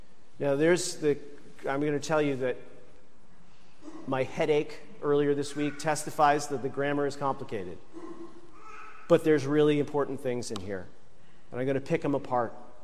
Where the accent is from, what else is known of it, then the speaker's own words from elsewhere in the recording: Oswego, New York, United States; When I was growing up in Oswego, New York, we used to drive by a place called the Oswego Redemption Center.